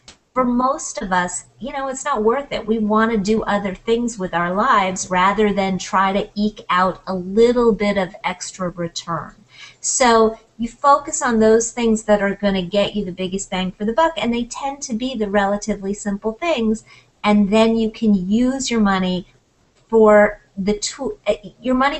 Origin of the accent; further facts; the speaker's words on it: Midwest, United States; I'm from the Midwest.